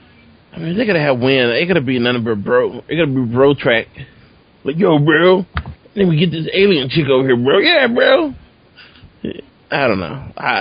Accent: United States; I felt, as an American and as a man, for someone to tell me that I can't watch something stupid

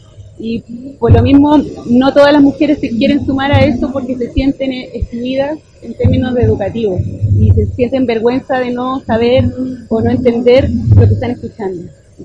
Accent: Santiago, Santiago Metropolitan Region, Chile; vengo de Chile, de Santiago de Chile, la capital

